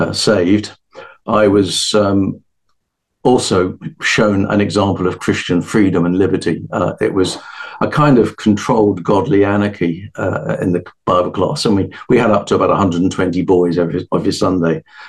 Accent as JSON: {"language": "English", "town": "Guildford", "region": "South East England", "country": "United Kingdom", "tie": "born or raised there", "said": "my hometown of Guildford in Surrey"}